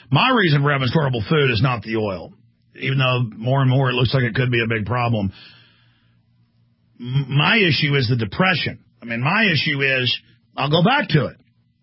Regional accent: Texas, United States; I'm a Texan.

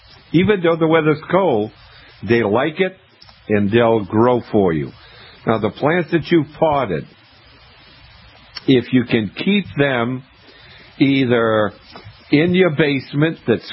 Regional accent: Maine, United States; I didn't realize, because, I'm from Maine, and I had never grown sweet potatoes.

